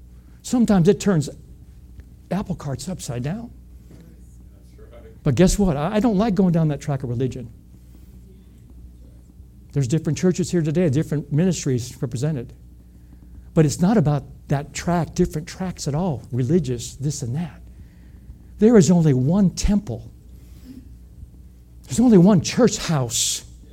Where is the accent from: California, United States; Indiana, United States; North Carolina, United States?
Indiana, United States; I'm from Indiana. I'm a Hoosier. I know what that means.